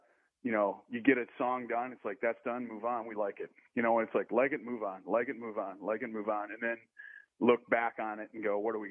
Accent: Wisconsin, United States; even though I'm from Wisconsin and I'm not a 49ers guy.

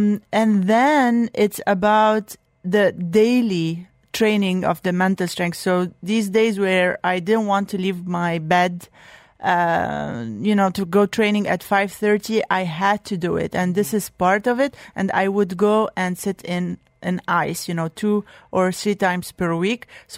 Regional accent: Lebanon; English is a second language; I was born and lived in Lebanon.

